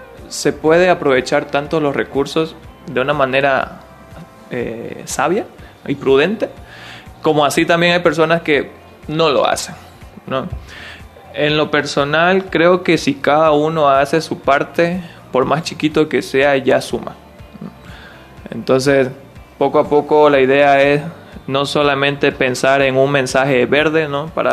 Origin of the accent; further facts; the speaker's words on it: Santa Cruz de la Sierra, Santa Cruz, Bolivia; Yo vengo de la ciudad de Santa Cruz, ¿no?